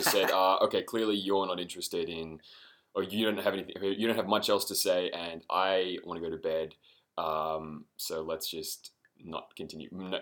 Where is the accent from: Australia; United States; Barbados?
Australia; accent: Australian; Obviously, I'm Australian, if you can't detect my accent.